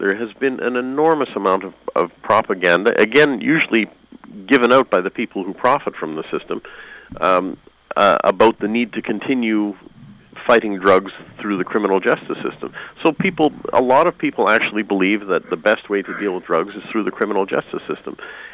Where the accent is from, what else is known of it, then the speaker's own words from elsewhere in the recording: Canada; as a Canadian, I do not want to adopt the values of the U.S. government in Canada, and so I fear that just as a Canadian national.